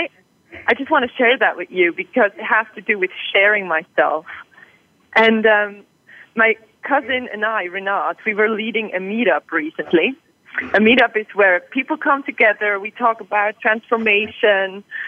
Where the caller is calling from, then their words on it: Basel, Basel-Stadt, Switzerland; I'm in Basel today, in Switzerland, in my workplace.